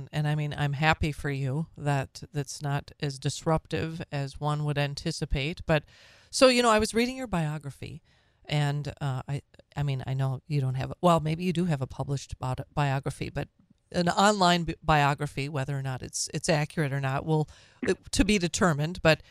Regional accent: Minnesota, United States; I'm originally from Minnesota

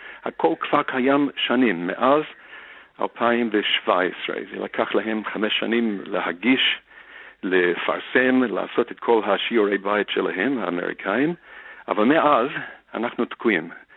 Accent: Australia; now in Israel; עלינו מאוסטרליה, אשתי מארצות הברית, וזה הבית שלנו.

